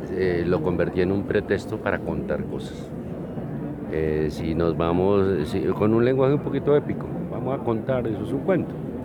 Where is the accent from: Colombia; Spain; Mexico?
Colombia; como colombiano y como integrante de la raza humana